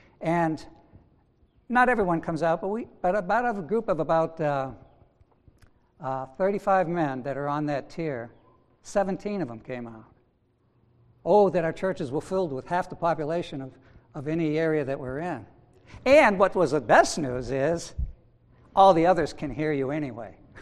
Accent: New England, United States; Some might say my English is broken. I'm from New England, so you might pick that up once in a while.

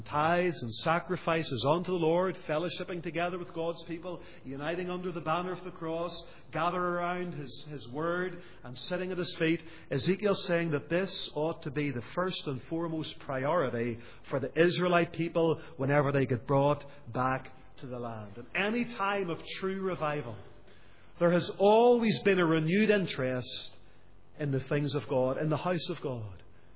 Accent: Lisburn, Northern Ireland, United Kingdom; My hometown of Lisburn is the same. Dozens of Presbyterian churches in the borough.

